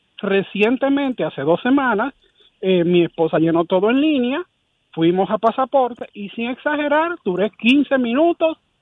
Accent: La Romana, Dominican Republic; yo soy de La Romana, pero trabajo aquí en Punta Cana.

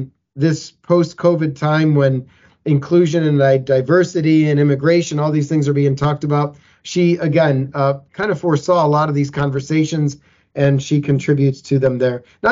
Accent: Cleveland, Ohio, United States; I'm from Cleveland, Ohio, so I'm a northerner, and I have made trips down to the South.

